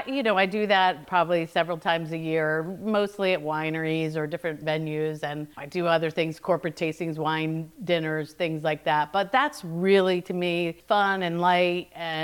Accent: New Jersey, United States; Well, you know, I grew up in New Jersey and everybody makes fun of us.

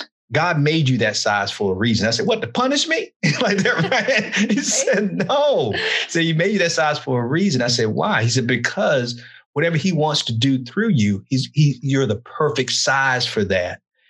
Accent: Miami, Florida, United States; I told you where I grew up in Miami, and I grew up in the hood.

